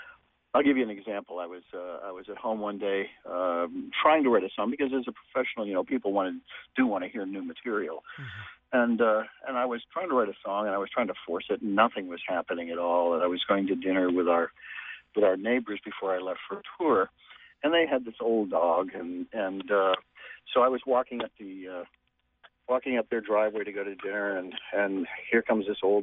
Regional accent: Massachusetts, United States; Well, I grew up in the Boston-Cambridge folk scene

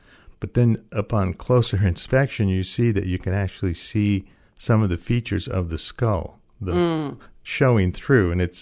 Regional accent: Anchorage, Alaska, United States; And I must say that I didn't grow up near this culture. I grew up in Anchorage, Alaska. Not a lot of stuff going on up there regarding this.

